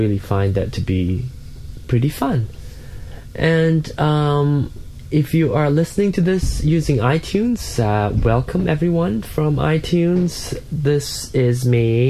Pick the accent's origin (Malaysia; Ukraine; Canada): Malaysia; being a Chinese growing up in Malaysia